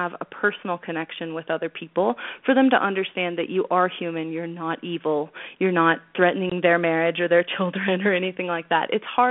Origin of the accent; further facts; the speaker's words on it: Oklahoma, United States; Yes, I'm from Oklahoma, so yeah, barbecue is it's a religion. It's like football. So it's hard to find smoked meats here.